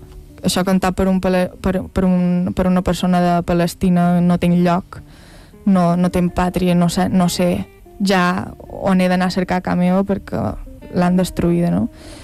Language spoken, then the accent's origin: Catalan; Valldemossa, Balearic Islands, Spain; Soc de Vall de Mossa, he viscut sempre...